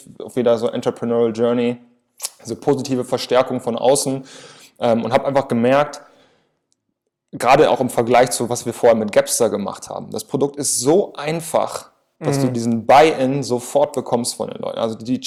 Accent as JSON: {"language": "German", "town": "Osnabrück", "region": "Lower Saxony", "country": "Germany", "tie": "born or raised there"}